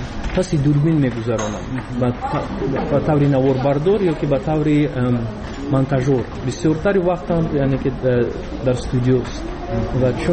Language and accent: Persian; Tajikistan; moved away; چون که در بیرون از مرز تاجیکستان موسیقی ما رو نزدیکتر میکنند با وطنمون